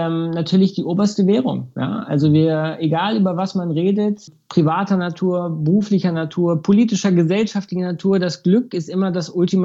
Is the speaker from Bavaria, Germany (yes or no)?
yes; Munich, Bavaria, Germany; München ist Meine Heimat natürlich und der Ort, in dem ich lebe.